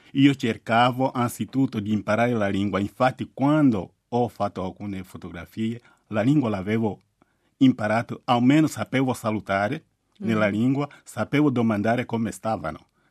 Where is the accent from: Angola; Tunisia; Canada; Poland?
Angola; Nei confini tra Angola, il mio paese, e la Namibia